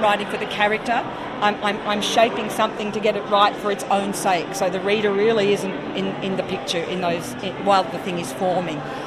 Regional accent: Australia; I'm an Australian

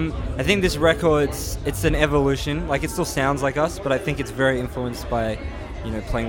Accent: Australia; just because, you know, we're Australian, we love Australia

